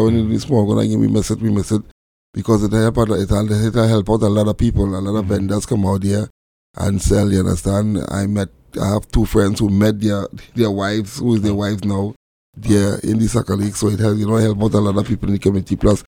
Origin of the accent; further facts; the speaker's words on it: Trinidad & Tobago; born there; moved away; I was born in Trinidad and Tobago. Soccer is all that I know. So when I came up here in 87, I grew up playing a lot of small goals.